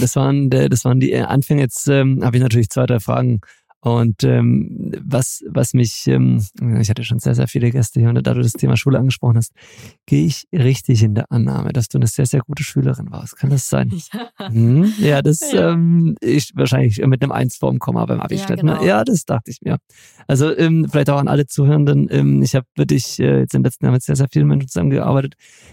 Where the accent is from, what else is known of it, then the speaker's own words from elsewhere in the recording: Southern Germany, Germany; ich komme aus Süddeutschland